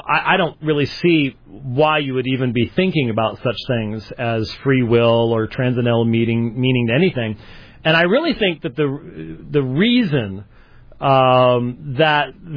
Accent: Scotland, United Kingdom; I was being a Scotsman with no emotions

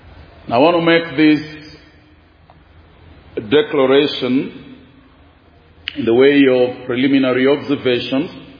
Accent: Kenya; And I'm from Kenya. Pastor a little flock in western part of Kenya, about 500 kilometers away from Nairobi

